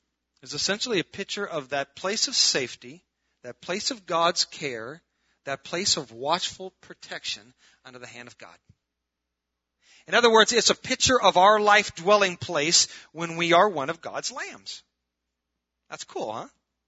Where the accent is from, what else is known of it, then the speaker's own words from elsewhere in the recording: Iowa, United States; I'm from Iowa. We only had like one. It was in a zoo somewhere, I think. Cows, though. Lots of cows.